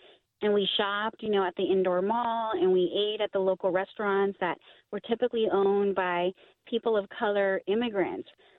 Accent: Kiowa, California, United States; I grew up living in Kiowa, which is, you know, one of the most southern communities close to the city of Fresno. It's an unincorporated community.

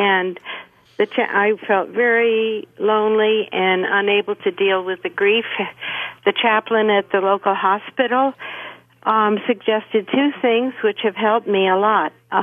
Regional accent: Lyme, New Hampshire, United States; I'm from Lyme, New Hampshire.

